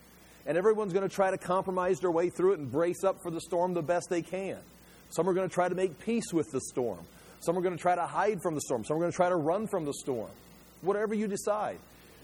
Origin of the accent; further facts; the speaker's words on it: United States; As a Bible teacher, as an individual man, as an American, it's like, what do you do?